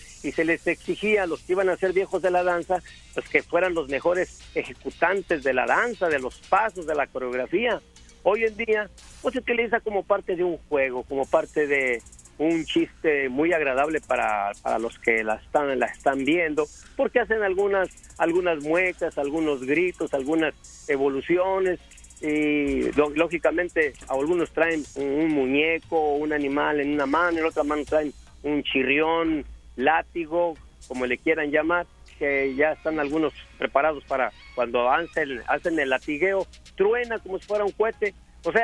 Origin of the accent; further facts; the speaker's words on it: Aguascalientes, Mexico; En mi tierra, en la danza de matlachines, que es la que prevalece allá en Aguascalientes